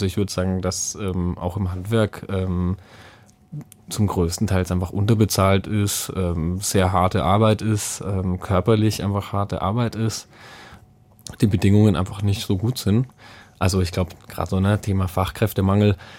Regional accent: Bavaria, Germany; Also ich komme eigentlich aus dem Bayerischen Wald und wir hatten halt so ein recht altes Haus

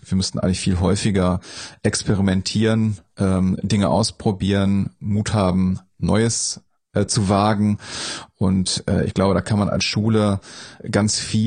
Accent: North Rhine-Westphalia, Germany; Hier in Ostwestfalen-Lippe, wo ich herkomme

